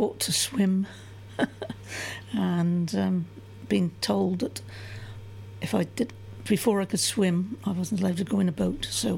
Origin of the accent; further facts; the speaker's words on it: Tresco, South West England, United Kingdom; born there; I was born on Tresco, Point House, right on the end of the quay. So, that's couldn't be much closer to the sea.